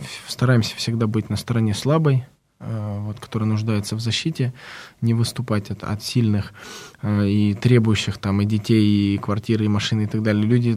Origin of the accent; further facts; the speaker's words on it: Karachay-Cherkessia, Russia; я сам родом с Северного Кавказа, Карачаево-Черкесии